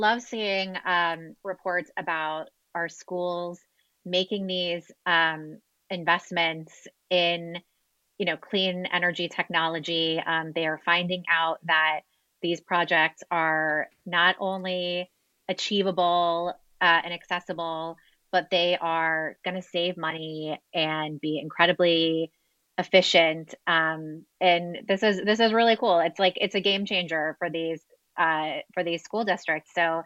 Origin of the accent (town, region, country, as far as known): Florida, United States; born or raised there